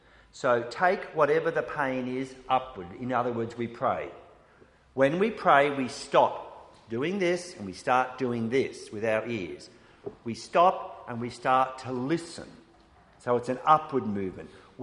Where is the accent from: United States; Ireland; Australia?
Australia; We belong to our nation, our nation as a whole, not just the national church, but we are Australian.